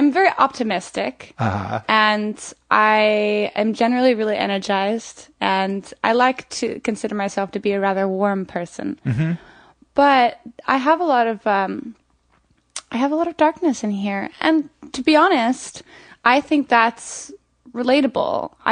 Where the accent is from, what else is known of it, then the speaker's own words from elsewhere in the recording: Florida, United States; also born or lived in Montana; I'm from Florida.